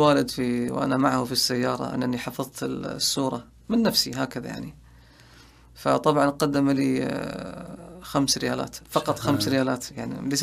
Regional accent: Dammam, Eastern Province, Saudi Arabia; أما الميلاد، فولدت في مدينة الدمام، ويعني عشت فيها مراحل الدراسة الأولى الابتدائية إلى المرحلة الثانوية، وتخرجت من المرحلة الثانوية في عام 1406 للهجرة.

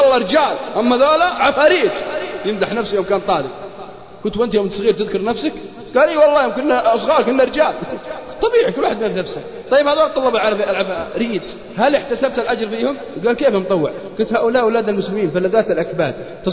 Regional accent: Al-Qassim, Saudi Arabia; عندنا في القصيم يقول مالي شغل

